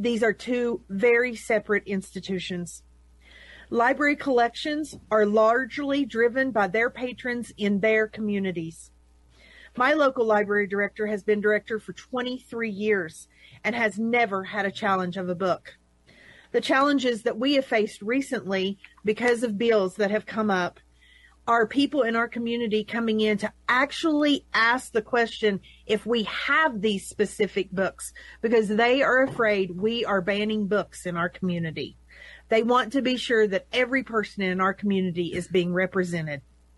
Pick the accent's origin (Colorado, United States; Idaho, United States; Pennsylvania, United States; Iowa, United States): Idaho, United States; Soda Springs; I'm from Soda Springs, Idaho, District 35.